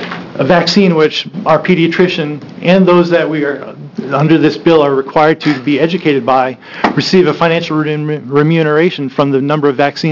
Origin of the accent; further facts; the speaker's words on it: Portland, Oregon, United States; I'm an attorney from Portland, and I'm here to speak in opposition to Senate Bill 132.